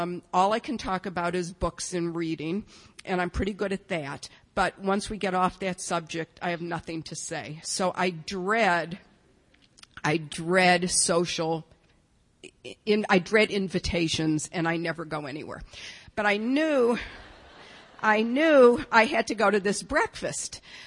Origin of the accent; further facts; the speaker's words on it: Detroit, Michigan, United States; I grew up in Detroit in a family, a lower middle class family.